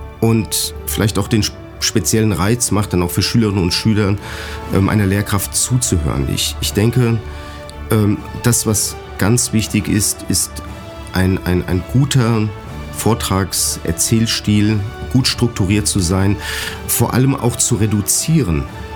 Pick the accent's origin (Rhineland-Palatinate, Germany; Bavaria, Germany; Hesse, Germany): Rhineland-Palatinate, Germany; Mainz; ich komme ja aus Mainz.